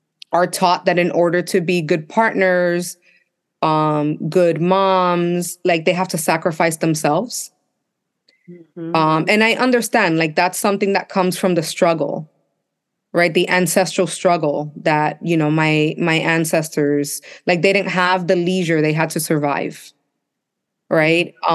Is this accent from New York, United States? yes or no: yes; Bushwick, New York, United States; it was in the neighborhood where I grew up. I grew up in Bushwick, and I always wanted to like give back to that community in some way.